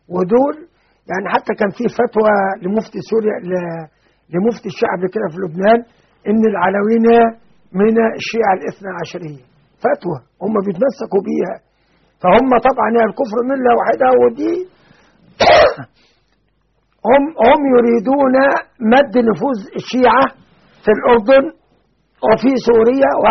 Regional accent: Beni Suef, Beni Suef Governorate, Egypt; واحد متقدم للانتخابات على صفوف بعض الجهات الإسلامية عندنا في بني سويف

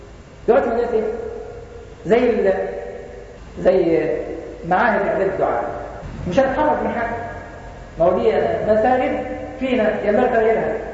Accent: Egypt; طب عندنا في مصر مفيش امراء؟

